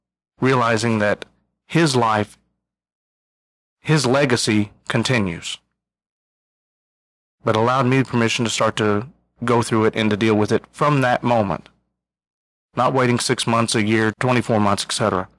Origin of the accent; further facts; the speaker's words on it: Midwest, United States; You know, I grew up in the Midwest. It's part of the pull you up by your own bootstraps mentality, and you try to work your way through things and tough it out.